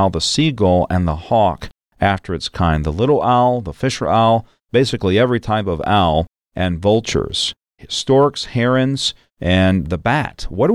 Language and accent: English; the South, United States; And I grew up in the South.